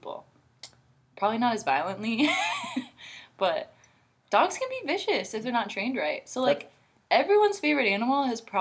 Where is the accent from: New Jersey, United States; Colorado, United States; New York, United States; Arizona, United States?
Colorado, United States; now in Twin Cities, United States; I am 25 years old. I'm originally from Colorado and now live here in the Twin Cities.